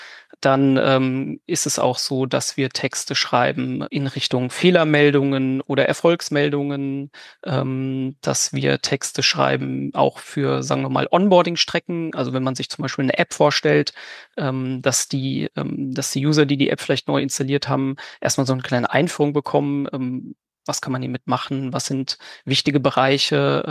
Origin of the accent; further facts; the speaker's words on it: Darmstadt, Hesse, Germany; aus Darmstadt, aus der schönen Wissenschaftsstadt Darmstadt